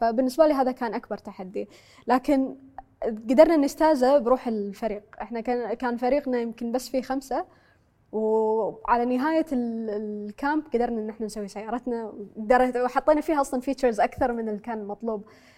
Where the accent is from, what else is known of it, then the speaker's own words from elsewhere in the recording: Kuwait; كان على المناهج اللي عندنا بالكويت